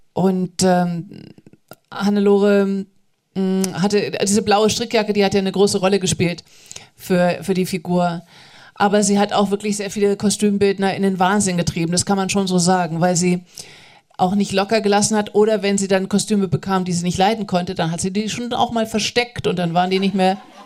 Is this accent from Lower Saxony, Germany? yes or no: yes; Hanover, Lower Saxony, Germany; accent: Standard German; weil ich Hochdeutsch spreche. Ich komme aus Hannover, ich beherrsche leider keinen Dialekt.